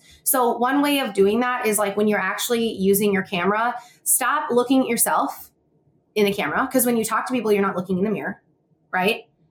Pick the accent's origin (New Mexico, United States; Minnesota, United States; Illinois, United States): Minnesota, United States; accent: Minnesota; Like my Minnesota accent, it comes out. I know it does, right?